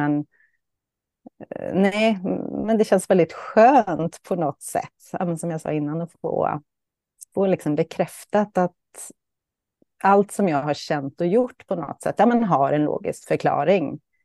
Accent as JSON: {"language": "Swedish", "region": "Östergötland", "country": "Sweden", "also_born_or_lived": "Gothenburg", "lives_now": "Kungsbacka, Sweden", "said": "jag är ju östgöte från början, det glömde jag säga också. Men jag har bott i Göteborg och nu då Kungsbacka i över 20 år."}